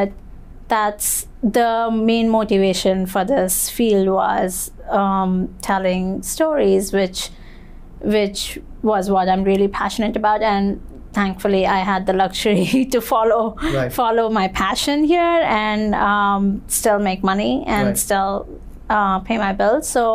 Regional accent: India; now in United States; I'm from India originally, and I work as a video producer here in the US.

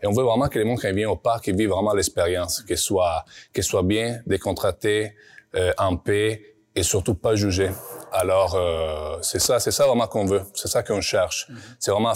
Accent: Turin, Piedmont, Italy; moved away as an adult; now in Canada; comme tu as dit. Je viens d'Italie. Je suis pas … canadien. J'ai émigré ici il y a 11, 12 ans à peu près. Et en fait, moi, je viens d'Italie, de Turin, du nord d'Italie.

